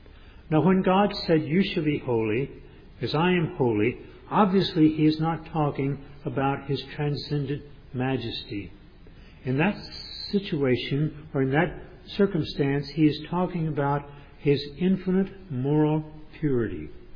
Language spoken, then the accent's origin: English; Tyler, Texas, United States; I grew up in Tyler, Texas, East Texas.